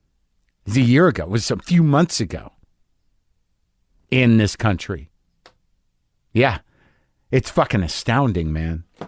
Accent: United States; I went and saw Selma last night because I thought it was my responsibility as an American and as a man and as a white person to go see it.

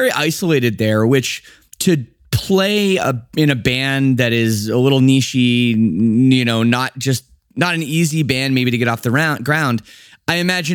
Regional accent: Toronto, Ontario, Canada; I'm from Toronto originally

